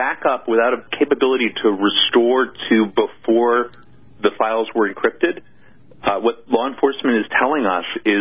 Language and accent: English; New York City, New York, United States; And if you walk around my hometown in New York City, you can still see buildings that used to be generating power for the subway.